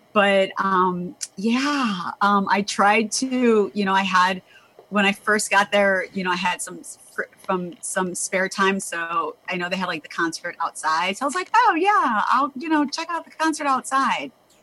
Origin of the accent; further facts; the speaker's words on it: Chicago, Illinois, United States; So like, I thought like, well, I mean, I'm from Chicago